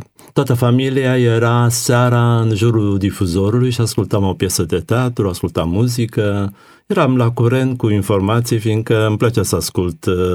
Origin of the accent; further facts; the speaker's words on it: Vișoara, Constanța County, Romania; eu m-am născut în Vișoara, lângă Cobadin, la 40 de kilometri de țărmul mării